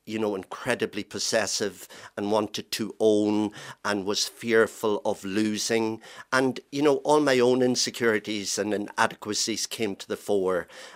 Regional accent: Ulster, Ireland; I grew up in Donegal, a rural area.

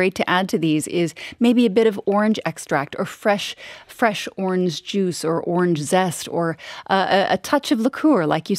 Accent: Vancouver, British Columbia, Canada; born there; I was born in Vancouver, so these are so common in Canada

